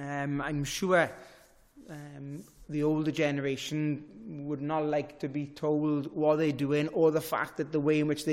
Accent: Wales, United Kingdom; I was from Llandudvadra.

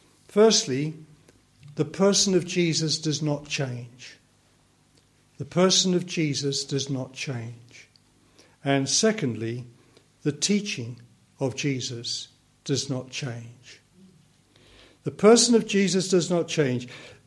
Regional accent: East of England, United Kingdom; I can go back in the strict Baptist church that I was brought up in Essex and remember some great teachers.

